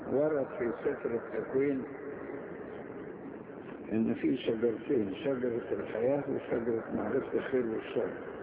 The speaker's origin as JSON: {"language": "Arabic", "town": "Asyut", "region": "Asyut Governorate", "country": "Egypt", "said": "هو كمان يعني إحنا أسيطة زي بعض"}